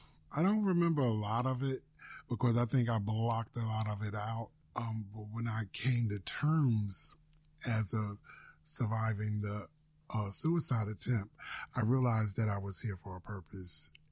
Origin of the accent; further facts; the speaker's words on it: Newark, New Jersey, United States; For whatever reason, the people in the southern region, because I was from Newark, people would try to pop stuff to start trouble.